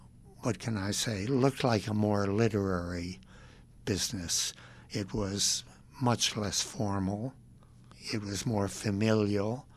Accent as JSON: {"language": "English", "region": "New York", "country": "United States", "said": "I am a New Yorker. I've always thought of myself as being a New Yorker."}